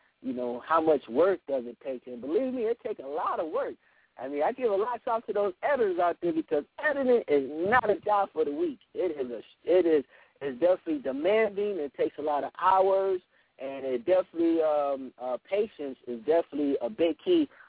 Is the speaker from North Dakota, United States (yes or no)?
no; Buffalo, New York, United States; now in Atlanta, United States; Actually, I'm originally from Buffalo, New York, and then I relocated down here to Atlanta, Georgia